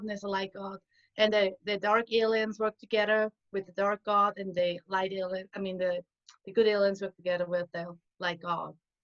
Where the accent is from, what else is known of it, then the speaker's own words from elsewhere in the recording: Switzerland; when I was in the Swiss mountains, I grew up in Switzerland, and we were going to the mountains a lot.